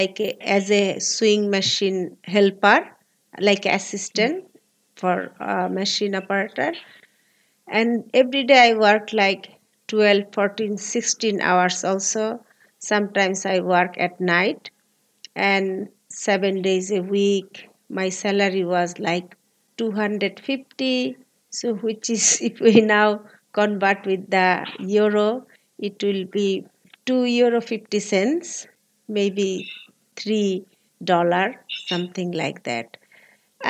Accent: Dhaka, Dhaka Division, Bangladesh; born there; English is a second language; I was born in Bangladesh, Dhaka City, 1973.

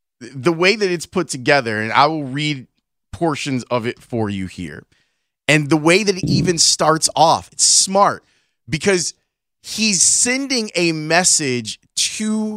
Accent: Georgia, United States; I'm a kid from Macon County, Georgia. When you grow up playing football, you dream of making it to the NFL one day.

